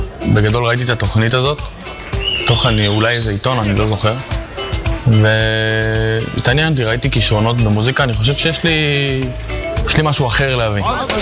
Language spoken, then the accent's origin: Hebrew; Migdal HaEmek, Northern District, Israel; now in Beit Shemesh, Israel; אני במקור מגדל העמק, עכשיו גר בבית שמש.